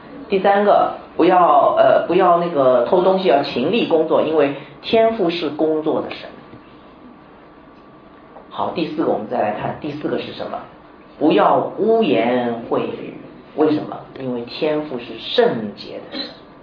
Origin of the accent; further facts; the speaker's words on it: Shanghai, China; 因为我现在在上海长大